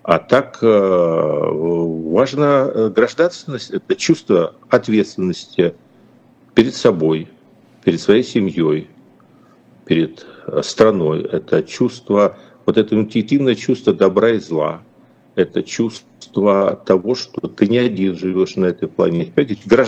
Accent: Ukraine; поскольку я родился и вырос в Украине

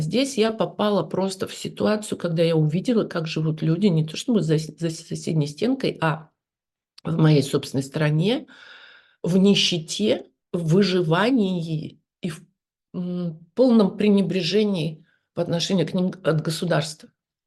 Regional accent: Novosibirsk, Novosibirsk Oblast, Russia; я же сама из Новосибирска, в принципе, мне, в общем-то, понятно

